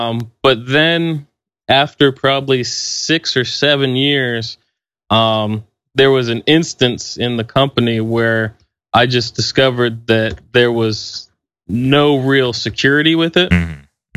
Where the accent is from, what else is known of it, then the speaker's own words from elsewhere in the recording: Maine, United States; Well, so growing up in Maine was different. So I was homeschooled most of my life.